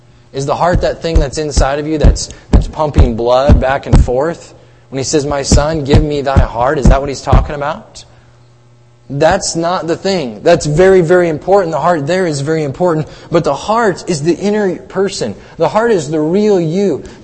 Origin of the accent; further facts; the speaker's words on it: Iowa, United States; Now, growing up in Iowa, central Iowa, Des Moines is much smaller town than even Minneapolis is with its interchanges, and we were an hour from Des Moines